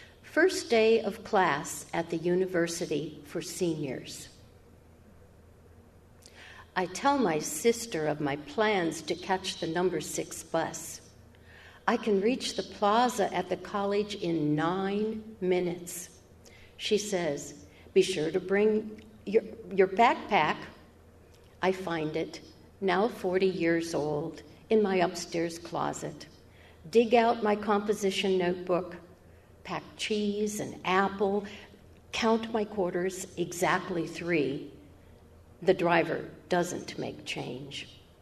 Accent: Duluth, Minnesota, United States; I'm from Duluth

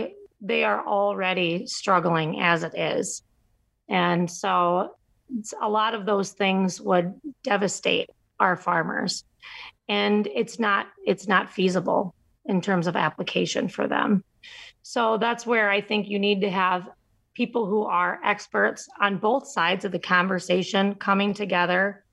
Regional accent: United States; I, as a American, have a responsibility.

